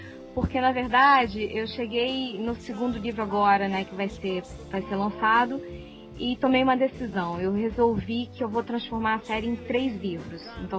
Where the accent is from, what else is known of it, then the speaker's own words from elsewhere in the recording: Rio de Janeiro, Brazil; porque eu sou carioca.